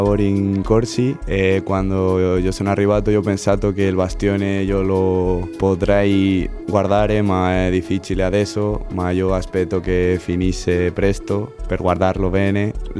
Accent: Toledo, Castilla-La Mancha, Spain; Italian is a second language; moved away as an adult; also born or lived in Madrid; now in Cagliari, Italy; Vengo dalla Spagna, di Toledo, ma sono nato in Madrid e abito in un paese vicino a Toledo, che è Nambroca.

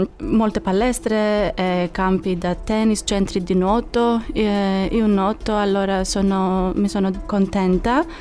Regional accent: Greece; moved away as an adult; now in Cagliari, Italy; Vengo dalla Grecia.

